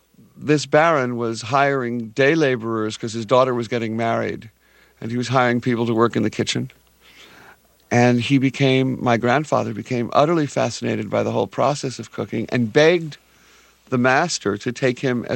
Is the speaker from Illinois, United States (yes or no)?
no; Brooklyn, New York, United States; Well, you know, in our house, as in many houses in the Bruculino of my growing up, food was edible culture.